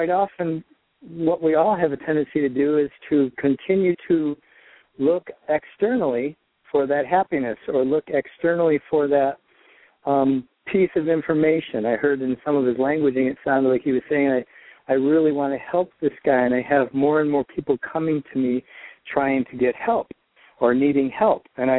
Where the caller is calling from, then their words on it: Lansing, Michigan, United States; Lansing, Michigan.